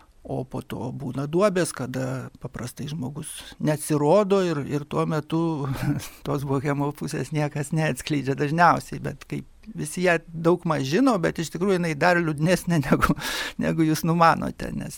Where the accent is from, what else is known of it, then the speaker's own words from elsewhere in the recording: Kaunas, Kaunas County, Lithuania; Tai gimiau Kaune, esu toks tikras pilnas kaunietis ir nelabai daug kur ir išvykęs buvau iš Lietuvos, visą laiką beveik dirbau čia vietoje